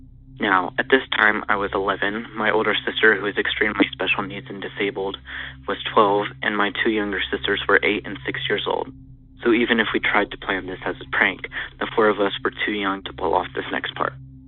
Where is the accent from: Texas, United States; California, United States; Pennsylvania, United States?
Texas, United States; I'm from Texas